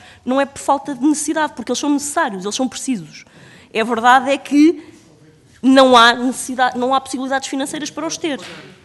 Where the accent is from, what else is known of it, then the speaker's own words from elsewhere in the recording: Guarda, Portugal; eu sou do Distrito da Guarda, eu não conheço nenhuma junta de freguesia que tenha diretor de secretaria no meu distrito